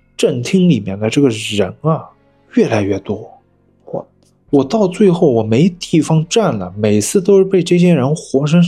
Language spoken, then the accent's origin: Chinese; Guangdong, China; 咱们广东那边其实有很多这种建筑的嘛